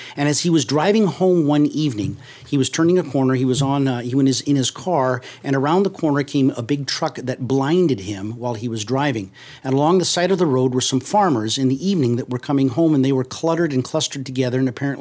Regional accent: Mexico; As a young boy, I grew up in Mexico, and so these are the words that I learned

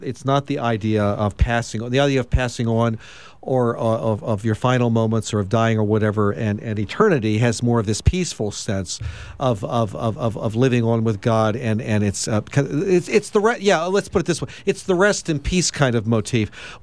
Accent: Hagerstown, Maryland, United States; when I grew up in Hagerstown, it was a kind of a more liberal congregation.

